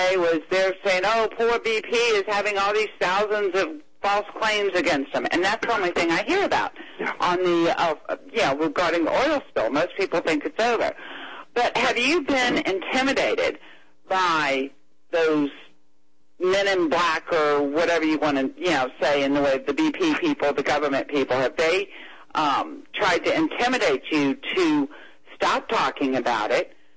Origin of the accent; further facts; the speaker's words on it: Louisiana, United States; I grew up in Plaquemines.